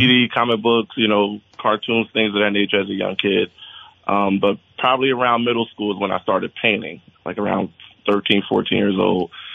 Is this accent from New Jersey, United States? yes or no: yes; Trenton, New Jersey, United States; now in Vermont, United States; I'm originally from Trenton, New Jersey.